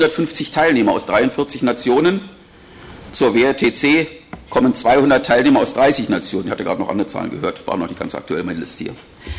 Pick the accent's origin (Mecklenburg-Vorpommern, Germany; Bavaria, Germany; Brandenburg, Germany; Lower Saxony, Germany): Bavaria, Germany; Landshut; Und da die Konferenz in meiner Heimatstadt Landshut stattfindet